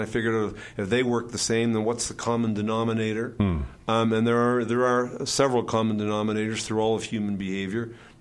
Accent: Halifax, Nova Scotia, Canada; I'm originally from Halifax, Nova Scotia.

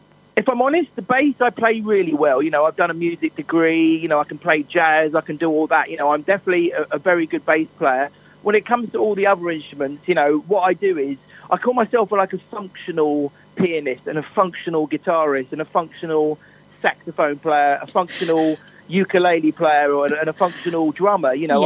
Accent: East of England, United Kingdom; Well, I think, you know, Essex, obviously I'm from Essex. It holds a really dear place in my heart. I think Essex, When I was growing up in the sort of 80s

